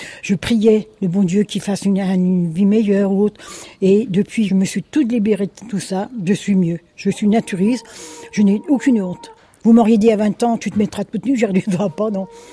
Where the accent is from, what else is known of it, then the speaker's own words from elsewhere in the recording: Plouharnel, Brittany, France; On est de Pouarnel, nous, à côté de la côté de Carnac.